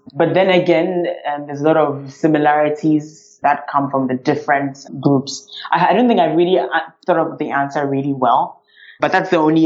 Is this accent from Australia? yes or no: no; Ghana; I'm originally from Ghana, which is west coast of Africa.